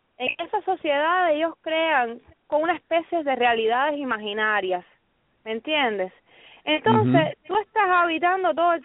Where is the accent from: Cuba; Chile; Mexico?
Cuba; born there; moved away as an adult; Yo salí de Cuba hace 2 años y medio nada más. Hace 2 años y medio escapé del comunismo, sí.